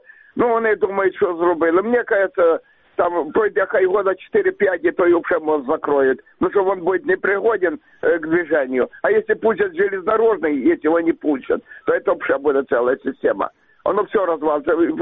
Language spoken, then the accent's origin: Russian; Crimea, Ukraine; Доброго ранку, я из Криму.